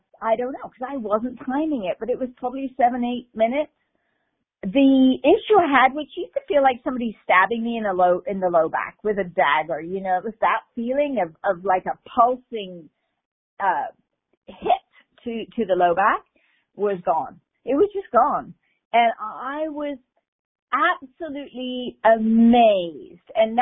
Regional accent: Cambridge, East of England, United Kingdom; well, I come from Cambridge, but, you know, London's also sort of second home.

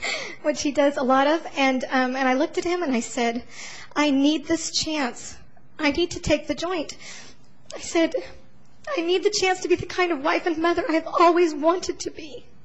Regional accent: Katy, Texas, United States

